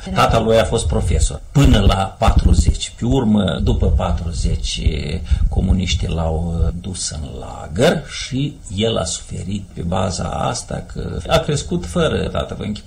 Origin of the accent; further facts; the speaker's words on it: Corlăteni, Rîșcani District, Moldova; born there; Satul meu de Baștere, în Corlăteni.